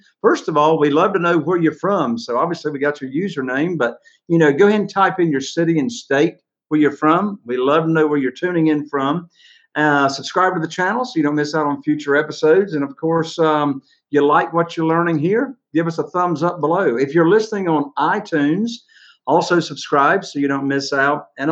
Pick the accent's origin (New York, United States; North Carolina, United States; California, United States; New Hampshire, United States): North Carolina, United States; Morehead City; So I was born and raised here in the Morehead City, North Carolina area. Grew up here